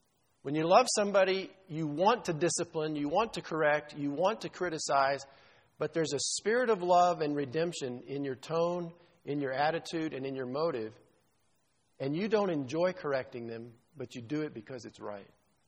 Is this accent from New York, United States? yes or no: no; Texas, United States; I grew up in South Texas.